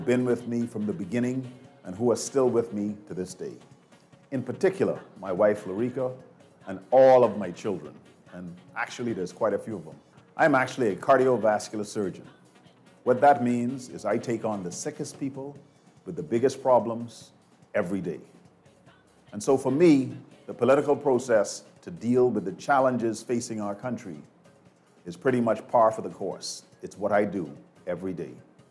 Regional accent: Nassau, New Providence, Bahamas; I was born and raised in Centerville, in the heart of the valley, Nassau, Bahamas. I'm a proud Bahamian.

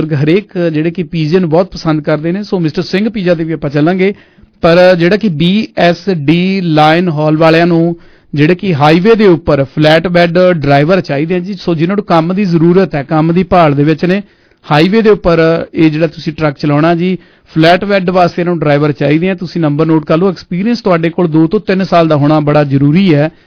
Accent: Punjab, India; ਮੈਂ ਆਪਣੇ ਪਿੰਡ ਦੀ ਗੱਲ ਕਰਾਂ ਜੀ, ਅਵਰਾਮਾ ਪਿੰਡ ਮਾਣਕਪੁਰ ਦੇ ਲਾਗੇ ਸਨੇਟੇ ਦੇ ਕੋਲ

